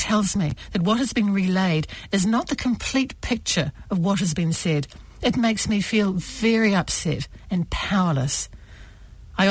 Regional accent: Sudan; moved away as an adult; also born or lived in Chad; now in New Zealand

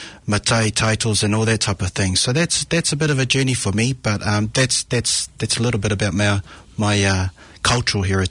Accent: Auckland, New Zealand; I was born in Auckland. St. Helens Hospital. And I was born here and raised here. But my parents migrated from Samoa, of course. And my late father was from the village of Veluutai. And my mum is from the village of Vaiala.

